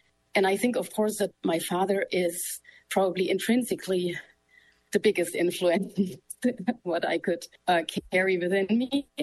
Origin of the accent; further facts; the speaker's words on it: Ulm, Baden-Württemberg, Germany; I was born in Ulm, and where I was also raised.